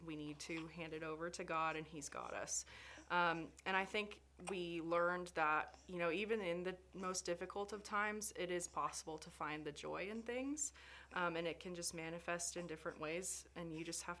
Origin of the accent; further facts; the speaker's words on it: Florida, United States; born there; I'm actually a native to Central Florida